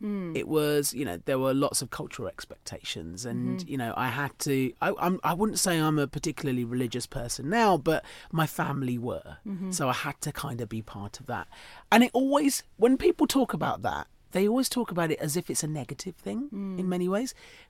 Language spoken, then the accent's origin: English; Chatham, South East England, United Kingdom; born there; So I was born in Chatham.